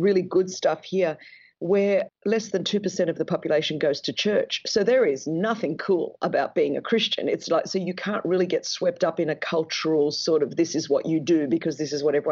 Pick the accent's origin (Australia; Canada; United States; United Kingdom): Australia; Well, she came to Australia because, as you could tell by my accent, I speak the Queen's English because we're part of the colonies.